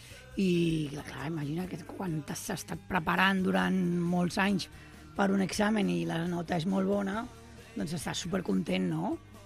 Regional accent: Barcelona, Catalonia, Spain; Clar, jo soc de la Trinitat, i arribes allà i és com... Uau, què faig jo aquí, no?

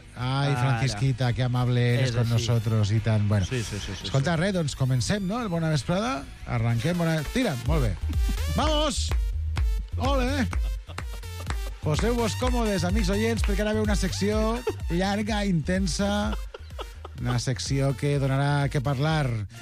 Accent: Castellón de la Plana, Valencian Community, Spain; No, doncs no, soc de Castelló, senyora, que és pitjor encara.

